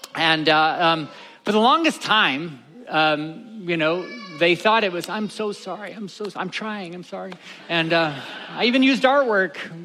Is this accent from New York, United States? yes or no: no; Ohio, United States; I grew up in Ohio, so every spring we'd be like, oh, I hope the Cleveland Browns put a football team on the field.